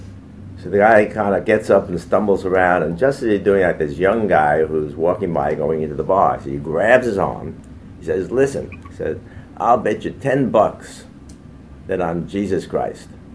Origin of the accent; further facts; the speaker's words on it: Brooklyn, New York, United States; You know, I'm a good Jewish boy. And when growing up in Brooklyn, I never even read the Old Testament, let alone the New Testament.